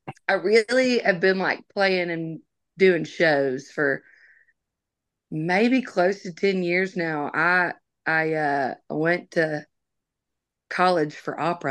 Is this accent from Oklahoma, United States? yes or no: no; Alabama, United States; because I'm from Alabama. It's undeniably country in a way because that's who I am and what I grew up listening to and what I was around.